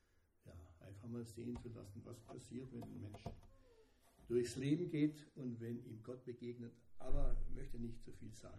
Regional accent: Tübingen, Baden-Württemberg, Germany; Ja, ich bin Schwabe, komme aus Tübingen

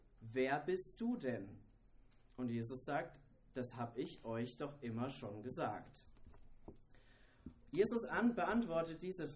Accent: Erlangen, Bavaria, Germany; Sophie, meine Frau, ist auch dabei. Wir kommen aus Erlangen, also bei Nürnberg liegt das, und gehen in die Christengemeinde in Herzogenaurach.

